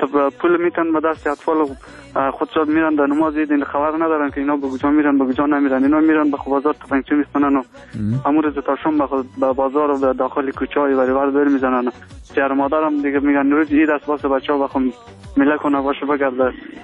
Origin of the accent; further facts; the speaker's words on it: Afghanistan; ما شما افغان هستیم